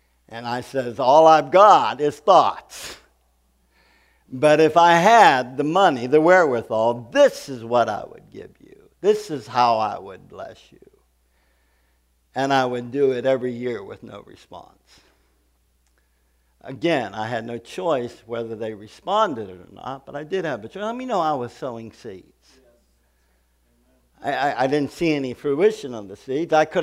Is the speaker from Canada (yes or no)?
no; Pittsburgh, Pennsylvania, United States; born there; I was born up here in Pittsburgh, and we went fishing.